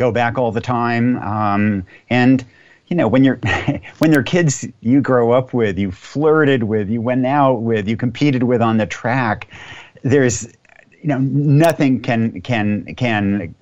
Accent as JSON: {"language": "English", "town": "Yamhill", "region": "Oregon", "country": "United States", "tie": "born or raised there", "said": "And we told it through my hometown, Yamhill, Oregon, a small farm town."}